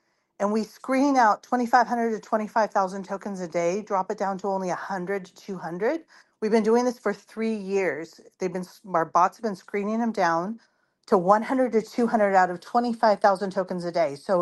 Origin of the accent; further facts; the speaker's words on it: West Coast, United States; I'm from the West Coast. I'm usually on Pacific Standard Time.